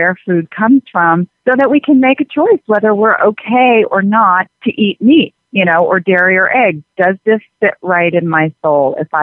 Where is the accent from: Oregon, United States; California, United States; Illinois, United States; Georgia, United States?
Georgia, United States; Atlanta; I grew up in Atlanta, Georgia, eating chicken fried steak and barbecued ribs and all of that stuff.